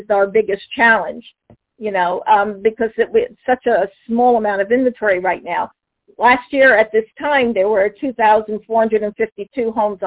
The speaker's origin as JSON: {"language": "English", "region": "New Jersey", "country": "United States", "said": "because I come from North Jersey and I have a lot of friends and family who I can help out that way."}